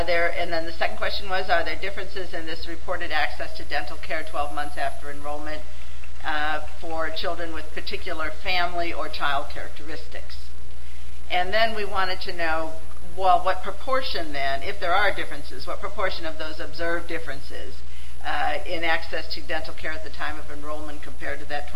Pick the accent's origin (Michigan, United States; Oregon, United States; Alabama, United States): Alabama, United States; I'm from Alabama